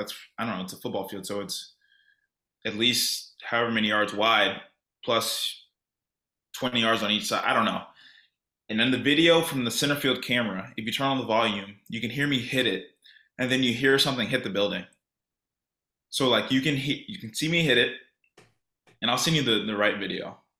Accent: Sugar Land, Texas, United States; because we played Sugar Land. I'm from Sugar Land. I stayed home like another 3 days for the All-Star break.

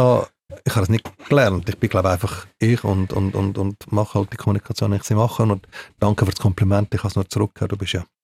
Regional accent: Glarus, Switzerland; Ich bin im Glarnerland aufgewachsen, weit weg von Zürich.

